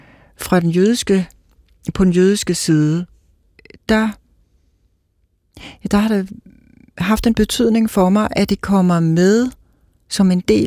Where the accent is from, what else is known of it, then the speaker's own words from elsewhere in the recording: Kolding, Region of Southern Denmark, Denmark; vi kommer fra Koldingegnen.